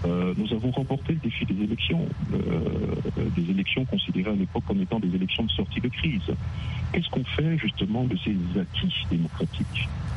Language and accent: French; Central African Republic; Je suis centrafricain à part entière.